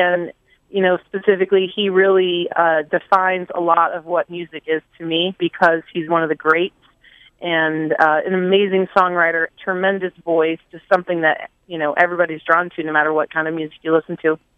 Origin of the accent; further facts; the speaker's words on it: Ohio, United States; also born or lived in Vermont; my background is I was born in Vermont to Vermont parents who decided they were going to move to Ohio to live on a bigger farm.